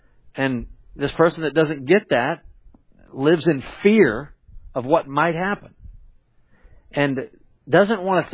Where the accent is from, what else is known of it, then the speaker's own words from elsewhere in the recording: Conroe, Texas, United States; I grew up in Conroe. It was a young boy. I knew his family. His mom and dad went to our church, First Baptist Church of Conroe in Texas, just north of Houston here.